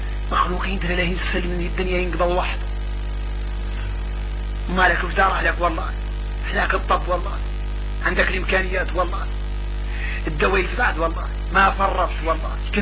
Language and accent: Arabic; Mauritania; احنا موريتاني ما مضيعنا الجهل